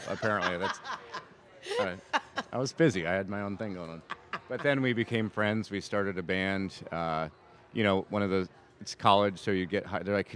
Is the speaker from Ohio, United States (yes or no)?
no; New York, United States; I'm like, and I grew up in New York